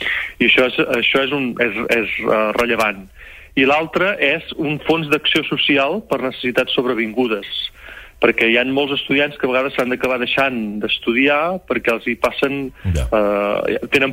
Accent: Sant Feliu de Guíxols, Catalonia, Spain; Jo sóc nascut a Sant Feliu de Guíxols.

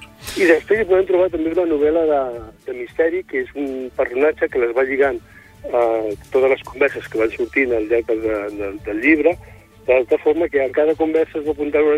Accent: Barcelona, Catalonia, Spain; born there; now in Palafrugell, Spain; Jo soc nascut a Barcelona i porto molt de temps visquent a Palafrugell

